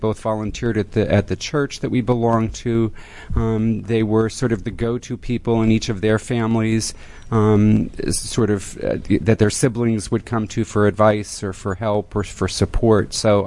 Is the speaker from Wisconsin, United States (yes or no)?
no; Pottsville, Pennsylvania, United States; Originally from Pottsville, Pennsylvania.